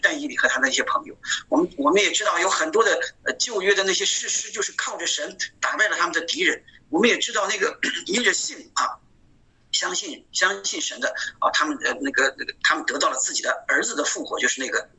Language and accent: Chinese; China; 我们中国人，我们很就是我们每到一个地方呢，其实大多数中国人都忙着置业啊